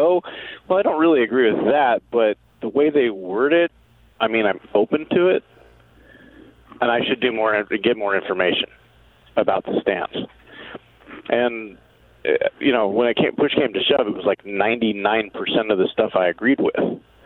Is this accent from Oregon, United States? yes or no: yes; Pendleton, Oregon, United States; moved away; One example would be when I moved to Oregon as a teenager. I grew up in Pendleton